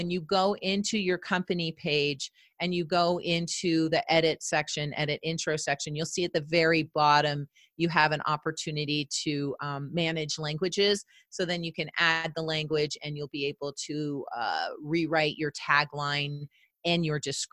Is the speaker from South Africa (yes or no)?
no; Canada; I'm Canadian, which means I grew up learning French languages. I lived in France for 5 summers.